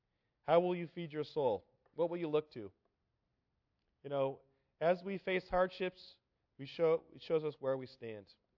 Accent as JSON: {"language": "English", "region": "California", "country": "United States", "tie": "born or raised there", "said": "I grew up in California, and where I grew up, we'd only get a few inches of rain."}